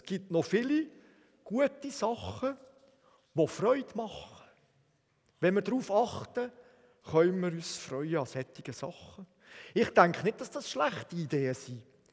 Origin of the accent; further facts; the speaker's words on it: Bern, Switzerland; Wir als Berner haben im Moment genug Grund, uns zu freuen.